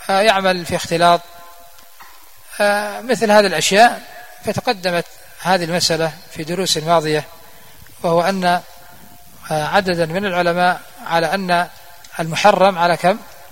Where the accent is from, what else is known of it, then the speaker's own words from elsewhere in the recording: Yemen; فتعرفون قبل فترة لما حصلت الأزمة عندنا في اليمن،